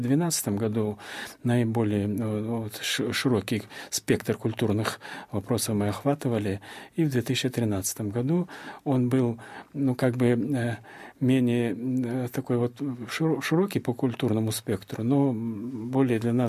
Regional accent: Chechnya, Russia; я говорил, что я чеченец

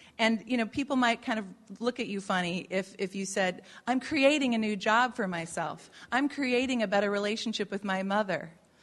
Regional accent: Illinois, United States; accent: Midwest; actually pronounced catton because I came from the Midwest, around the block in suburban Chicago before the age of 10.

